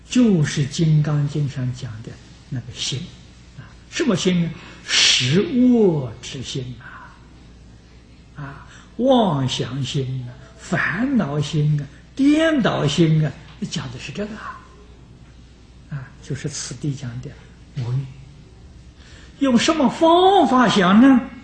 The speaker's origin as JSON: {"language": "Chinese", "country": "China", "said": "我们中国人俗话常讲，一代不如一代"}